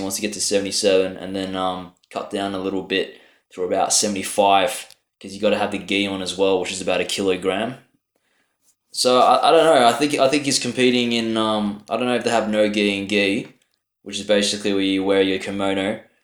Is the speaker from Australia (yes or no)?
yes; Melbourne, Victoria, Australia; If you don't already know, I'm from Melbourne.